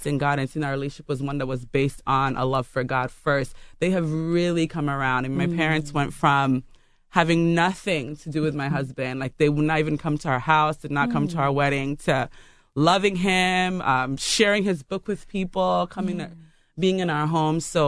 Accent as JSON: {"language": "English", "country": "Nigeria", "tie": "born or raised there", "moved": "yes", "lives_now": "United States", "said": "my cultural background being Nigerian, being West African, I grew up in Nigeria. So I only moved to the United States to go to school."}